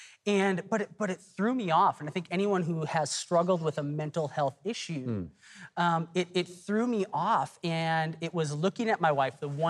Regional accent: Texas, United States; I'm from Texas.

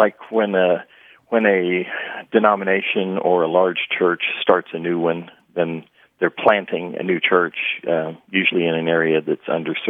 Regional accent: Midwest, United States; I grew up in the Midwest, and there's you know, plants everywhere.

